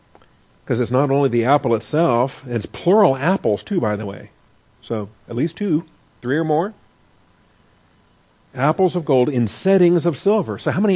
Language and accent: English; Washington, United States; I grew up in Washington State. I mean, apples are my heritage, okay? Washington State's very proud of their apples.